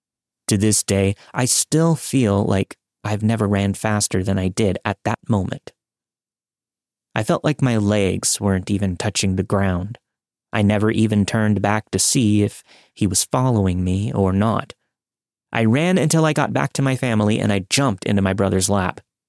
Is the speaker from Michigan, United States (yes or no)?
yes; Holland, Michigan, United States; We're from Michigan, so we took the train from Holland to Chicago.